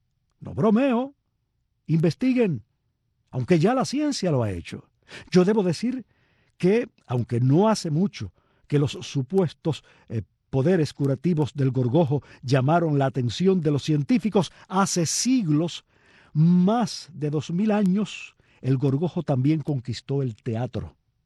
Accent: Palma Soriano, Santiago de Cuba, Cuba; Yo tengo que confesarles que no veo uno desde que era niño, cuando observaba algunas mujeres de mi pueblo, Palma Soriano

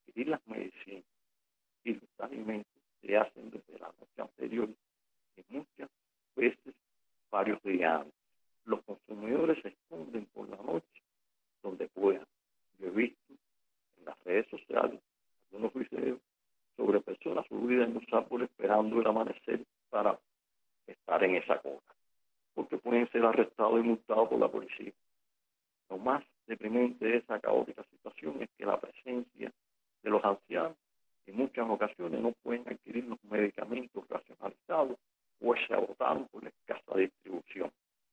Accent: Cuba

